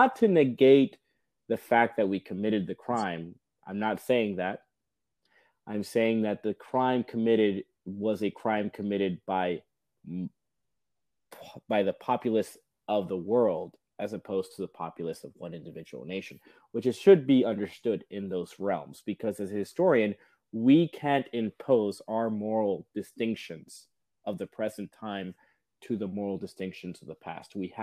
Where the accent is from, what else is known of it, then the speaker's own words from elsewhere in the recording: Southern United States, United States; I'm a Southerner at heart